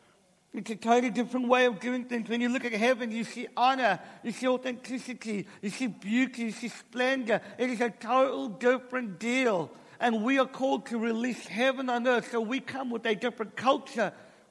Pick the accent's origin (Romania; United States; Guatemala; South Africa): South Africa; I know it's un-English, but I'm South African.